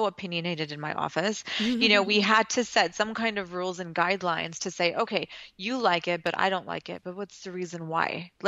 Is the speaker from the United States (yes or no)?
no; India; and obviously I'm Indian as well.